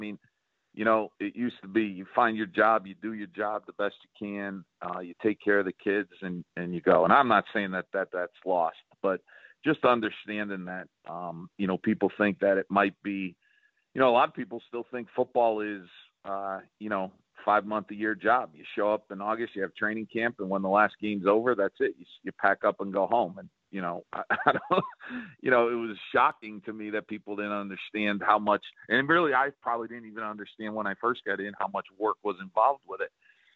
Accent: Northeast, United States; I'm from the Northeast. You know, we traditionally recruit in the closer states, but a lot of our students come from out of area, the Northeast in particular, where I'm from.

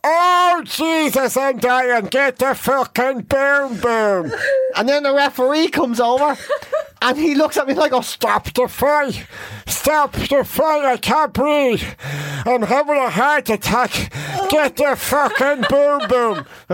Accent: Monaghan, Ulster, Ireland; and I'm from Monaghan.

